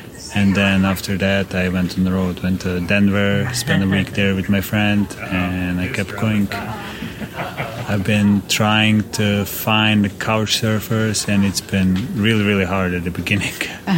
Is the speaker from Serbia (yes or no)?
yes; Serbia; now in Los Angeles, United States; I'm from Serbia originally, but I live in California, Los Angeles.